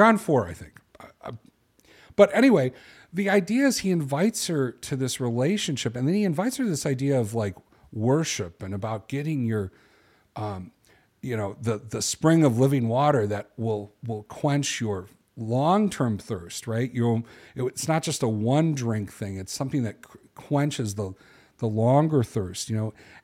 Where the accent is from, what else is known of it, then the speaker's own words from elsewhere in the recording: Chicago, Illinois, United States; I'm a guy from Chicago. You know, people get, people have beer at happy hour.